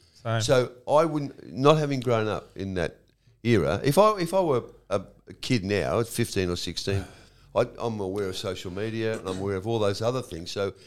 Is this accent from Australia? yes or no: yes; Werribee, Victoria, Australia; When I was a kid, I was working at the Werribee Banner, right? Yes. Which is my hometown.